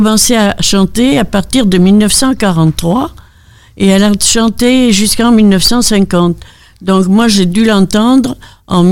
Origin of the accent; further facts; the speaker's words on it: Nouvelle-Aquitaine, France; born there; je suis née en Gironde, écolière dans la même école jusqu'au certificat d'études.